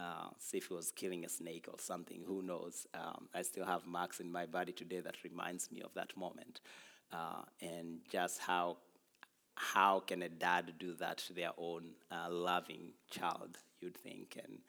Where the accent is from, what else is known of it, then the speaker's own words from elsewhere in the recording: Tanzania; now in United States; I'm from Tanzania, East Africa originally. I became a U.S. citizen last year, so yay.